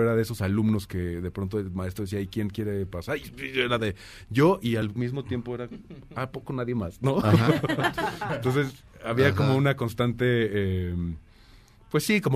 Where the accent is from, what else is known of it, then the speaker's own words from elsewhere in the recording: Mexico City, Mexico; accent: chilango; yo crecí en México, por lo tanto tengo acento chilango, sí, o chilengo